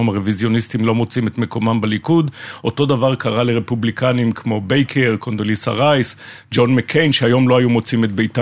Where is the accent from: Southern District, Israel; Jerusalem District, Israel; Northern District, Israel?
Northern District, Israel; Menara; אני יליד קיבוץ מנרה